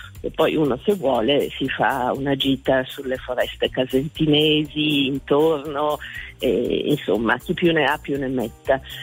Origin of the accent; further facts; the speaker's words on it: Turin, Piedmont, Italy; Andare a Torino, da torinese lo dico, sono un po' di parte